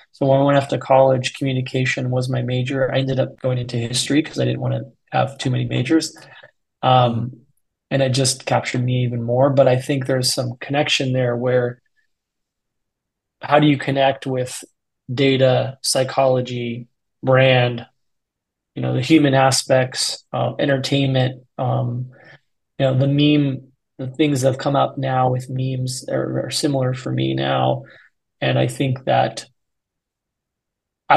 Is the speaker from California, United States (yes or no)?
yes; California, United States; I grew up in Northern California, a town about an hour north of San Francisco.